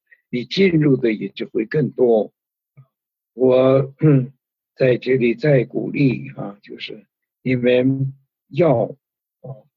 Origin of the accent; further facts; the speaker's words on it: China; 我们中国人的这个儒家的学说孔孟之道啊，讲了很多道理，但是没有一个讲到啊身后的事情